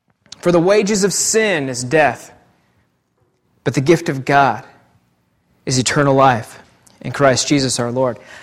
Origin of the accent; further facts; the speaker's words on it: Oregon, United States; I'm from Eastern Oregon, so I'm a hunter.